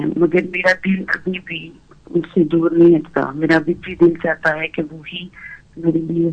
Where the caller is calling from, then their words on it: United Kingdom; بول رہی ہوں, یو کے سے.